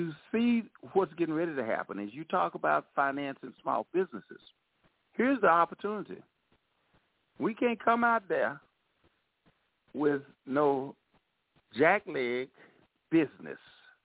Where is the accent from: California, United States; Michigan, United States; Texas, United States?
Texas, United States; Dallas; I grew up right here in Dallas. So I'm a native of Mills Place, the Projects, and South Dallas, Lakewood, Hamilton, and Oak Cliff, where I graduated from Roosevelt. I also went to St. Anthony in South Dallas.